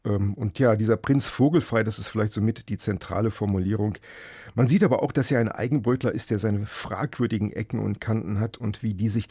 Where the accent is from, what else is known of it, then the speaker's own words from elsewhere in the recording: West Germany, Germany; Und als Wessi hat man dann hinterher besser verstanden